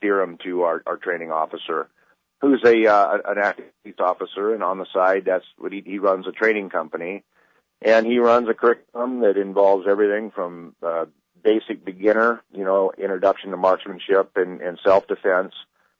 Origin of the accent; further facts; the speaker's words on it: Nebraska, United States; now in Tacoma, United States; I grew up in Nebraska, actually, and it was primarily hunting.